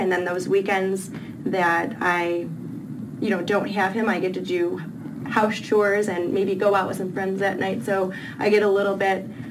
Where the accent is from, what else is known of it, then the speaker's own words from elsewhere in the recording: Oakland, Illinois, United States; now in Florida, United States; I'm from Oakland, Illinois, which is right outside of Chicago. And I have been living here in Florida for 11 years